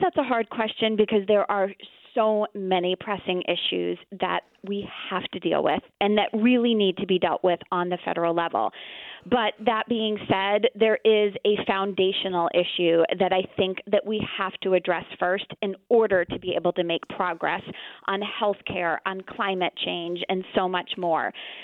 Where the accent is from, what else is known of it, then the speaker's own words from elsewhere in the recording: Freeport, United States; the very first time that I decided to run for local town office in my hometown of Freeport.